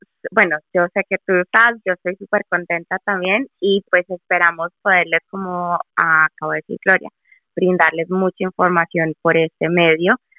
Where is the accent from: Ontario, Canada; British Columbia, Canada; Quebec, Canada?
Ontario, Canada; Toronto; also born or lived in Colombia; Yo nací en Colombia, pero llegué a Canadá a la temprana edad de 9 años, cuando mi familia inmigró a Canadá, y desde ese entonces, pues, me crié y crecí aquí en todo lo que se llama la gran área de Toronto, en diferentes lugares